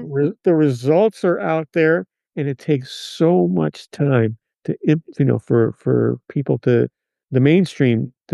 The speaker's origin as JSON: {"language": "English", "country": "Cuba", "tie": "born or raised there", "said": "I'm doing what my grandfather did. I grew up in Cuba"}